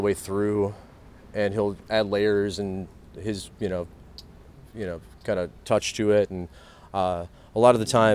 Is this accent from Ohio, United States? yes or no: yes; Cleveland, Ohio, United States; also born or lived in Austin; Yeah, I'm from Cleveland originally.